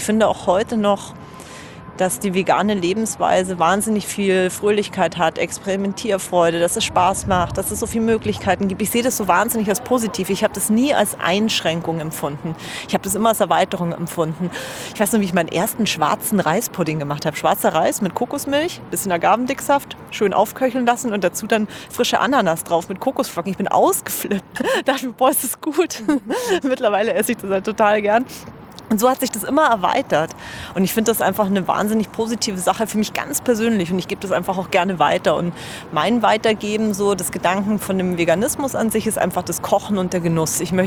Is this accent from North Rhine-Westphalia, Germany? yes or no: no; Bavaria, Germany; also born or lived in Austria; now in Berlin, Germany; Ich lebe in Berlin, ursprünglich bin ich aber aus Bayern. Ich bin in Österreich geboren, in Bayern groß geworden, kam zum Studieren hierher.